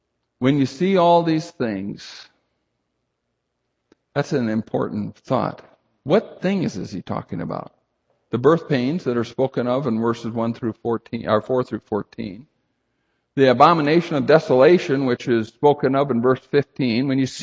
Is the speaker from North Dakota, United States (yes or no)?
yes; North Dakota, United States; Probably because I grew up in North Dakota and not on the ocean.